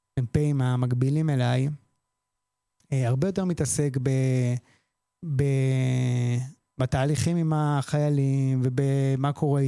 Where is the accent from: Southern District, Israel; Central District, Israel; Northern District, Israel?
Central District, Israel; Modi'in-Maccabim-Re'ut; אני גדלתי במכבים רעות, ולמדתי בבית ספר בתיכון ברעות.